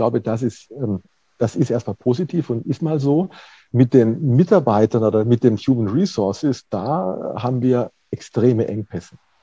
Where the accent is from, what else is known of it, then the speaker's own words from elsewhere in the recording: Baden-Württemberg, Germany; born there; ich komme aus Baden-Württemberg gebürtig